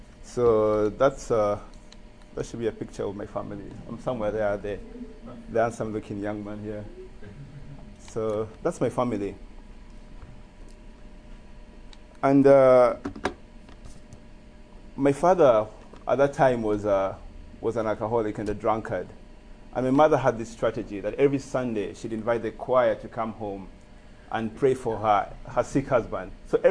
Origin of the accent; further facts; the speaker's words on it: Nairobi, Kenya; I grew up in Nairobi, Kenya. I grew up in part of Kenya, part of Nairobi, called Isili. And Isili was like the hub for Somali refugees.